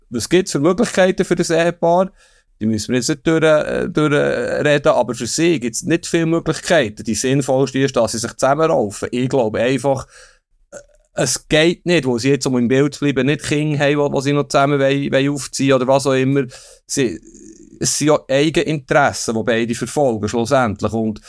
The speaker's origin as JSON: {"language": "German", "country": "Switzerland", "said": "Und als Schweizer Fußballfreund, ja, er ist der Wichtigste."}